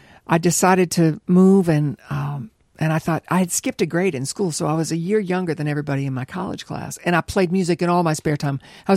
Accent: West Virginia, United States; And I also at the time knew that I was from West Virginia. So I thought Nashville was a place I could be comfortable, but not New York or LA.

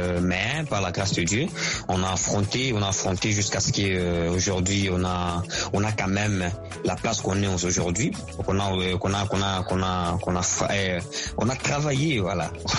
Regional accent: Kalemie, Tanganyika, DR Congo; also born or lived in Shabunda / Goma; now in Kinshasa, DR Congo; je viens de l'Est du Congo, précisément à Shabunda, je suis né à Shabunda, grandi à Kalemi.

